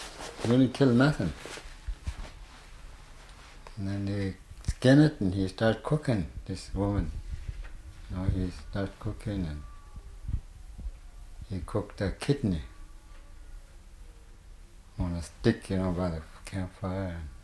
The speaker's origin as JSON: {"language": "English", "town": "Nenana", "region": "Alaska", "country": "United States", "tie": "born or raised there", "lives_now": "Minto, United States", "said": "Oh, I don't know. I was raised in Nenana."}